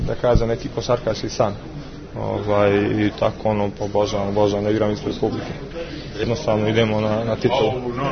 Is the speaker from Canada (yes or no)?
yes; Canada; ja sam odrastao u Kanadi, nisam pamtio, nisam gledao